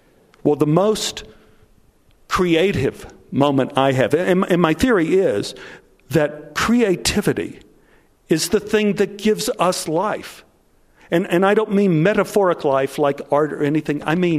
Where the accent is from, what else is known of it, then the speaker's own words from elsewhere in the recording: Texas, United States; I mean, I grew up in Texas where a man's shopping cart is sacrosanct.